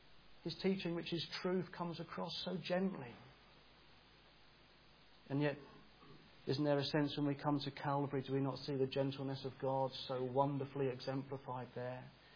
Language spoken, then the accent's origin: English; England, United Kingdom; where I grew up in England, there were so many people who followed Islam. I went to school with so many Muslims.